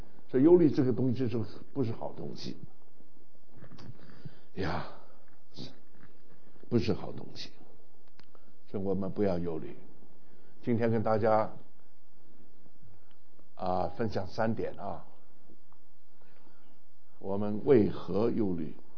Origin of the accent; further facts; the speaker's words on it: China; now in United States; 当我小时候在中国的时候，我们见面就会问你吃过饭了吗